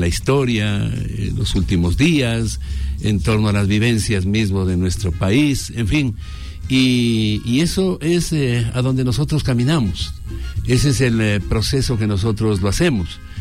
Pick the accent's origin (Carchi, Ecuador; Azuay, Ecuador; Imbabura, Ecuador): Carchi, Ecuador; El Ángel; mis estudios primarios en una escuelita de mi pueblo, del Ángel